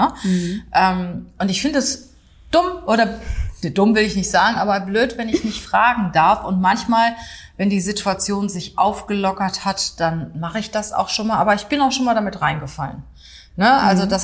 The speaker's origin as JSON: {"language": "German", "country": "Germany", "said": "Wenn ich im Ausland bin, werde ich auch gefragt, wo kommen Sie denn her? Und ich sage dann auch ganz stolz, aus Deutschland."}